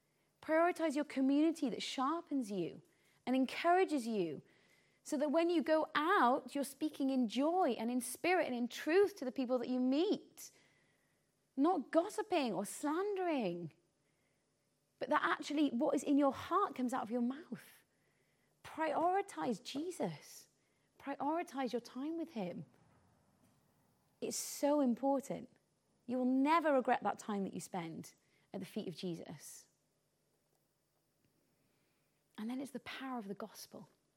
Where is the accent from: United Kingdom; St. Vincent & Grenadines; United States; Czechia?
United Kingdom; Wales; You know, it says an Englishman's castle is home, but we're Welsh, so, you know, we should be feeling better about that.